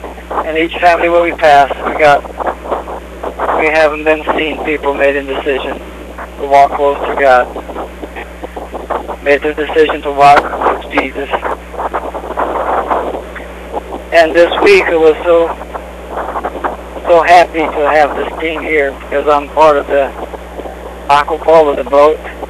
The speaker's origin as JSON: {"language": "English", "country": "Brazil", "said": "I'm from Brazil."}